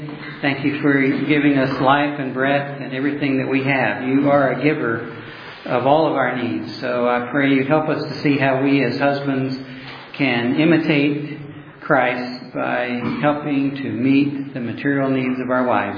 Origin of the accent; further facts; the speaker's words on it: Oklahoma City, Oklahoma, United States; I'm a layman from Oklahoma City, Oklahoma. I retired from the electric company there.